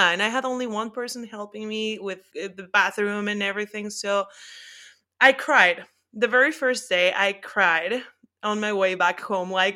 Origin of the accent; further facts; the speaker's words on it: Puebla, Mexico; In Cancun, in Mexico, and then in Puebla. That's my hometown.